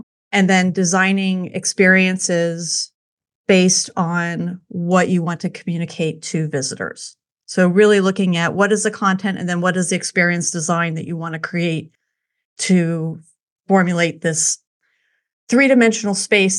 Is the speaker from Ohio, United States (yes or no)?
yes; Cincinnati, Ohio, United States; Well, I grew up in Cincinnati, Ohio.